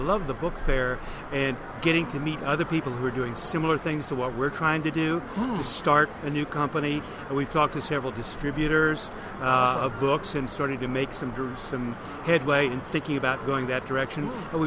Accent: Indianapolis, Indiana, United States; I'm from Indianapolis.

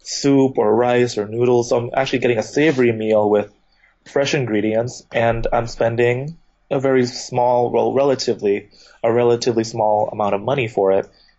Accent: Midwest, United States; growing up in the American Midwest and in the suburbs and kind of always knowing I had this alternate childhood and background, I think I tended to exoticize Thailand.

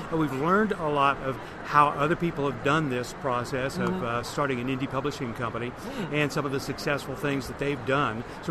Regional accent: Indianapolis, Indiana, United States; I'm from Indianapolis.

